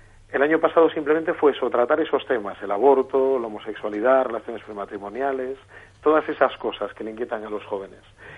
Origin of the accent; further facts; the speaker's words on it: A Coruña, Galicia, Spain; soy natural de La Coruña y nada, tengo 34 años